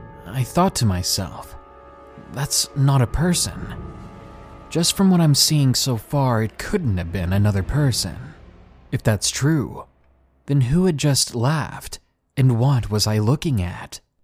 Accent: Commerce City, Colorado, United States; also born or lived in Thornton; So, I'm a 19-year-old guy from Thornton, Colorado. I'm 6'2" at a husky 240 pounds. I grew up in North Commerce City

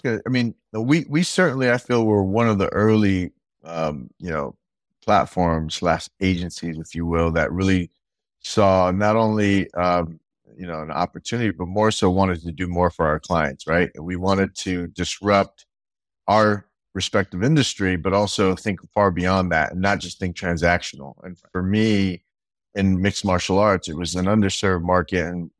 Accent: California, United States; I'm from Cali too

